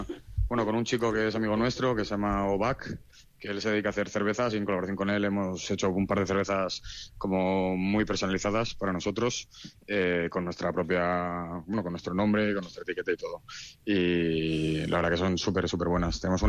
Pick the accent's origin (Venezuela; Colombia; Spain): Spain; Madrid, Community of Madrid; Yo soy de Madrid y le digo pizza